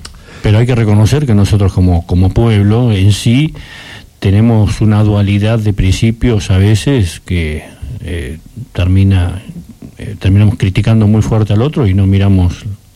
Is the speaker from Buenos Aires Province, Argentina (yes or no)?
yes; Azul, Buenos Aires Province, Argentina; Del centro de la provincia de Buenos Aires, Azul.